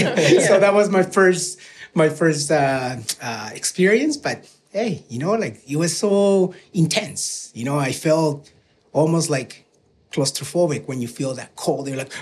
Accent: El Salvador; English is a second language; You know, I'm from El Salvador, like I said

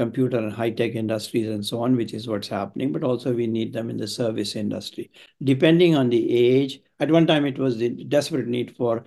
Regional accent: Canada; And I don't care about that as a Canadian citizen. I want to know, Prime Minister, can you articulate here what is in the interest of general common good of Canada?

